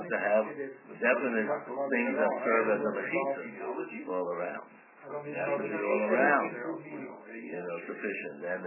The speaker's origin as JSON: {"language": "English", "town": "San Francisco", "region": "California", "country": "United States", "tie": "born or raised there", "said": "I grew up in San Francisco"}